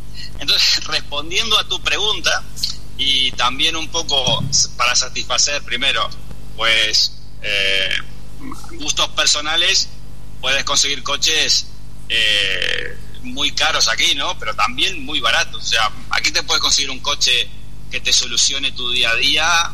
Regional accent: Uruguay; moved away as an adult; now in Spain; hace más de 20 años que estoy aquí, ¿no? Pero cuando yo llegué del Uruguay a España

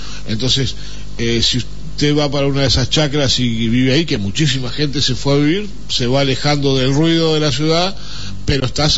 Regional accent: Punta del Este, Maldonado, Uruguay; yo en realidad me crié en Punta del Este. En la Punta del Este, en la península mismo.

